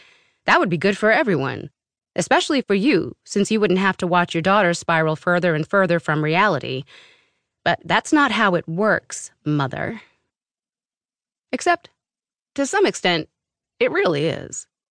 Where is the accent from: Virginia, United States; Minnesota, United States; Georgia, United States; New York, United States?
New York, United States; New York City; I grew up on the Upper East Side in a townhouse they've owned for 30 years.